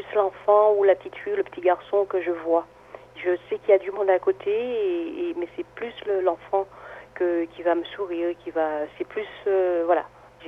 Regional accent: Guadeloupe, France; Moi, je suis des Antilles, de la Guadeloupe

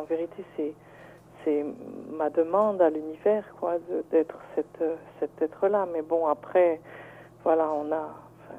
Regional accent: Saint-Étienne, Auvergne-Rhône-Alpes, France; accent: Stéphanois; moved away; Et c'est l'accent stéphanois qui est très traînant et que j'ai gardé. J'ai quitté Saint-Étienne il y a plus

